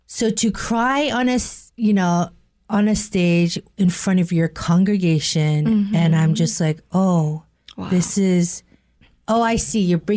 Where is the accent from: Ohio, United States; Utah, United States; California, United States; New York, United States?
California, United States; Right here in Orange County, I'm excited because I'm from Orange County